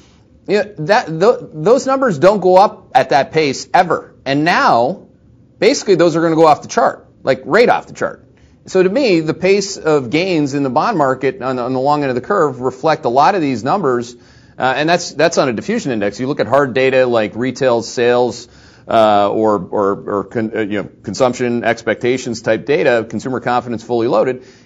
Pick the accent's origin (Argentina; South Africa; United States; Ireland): Ireland; And I think that I'm Irish.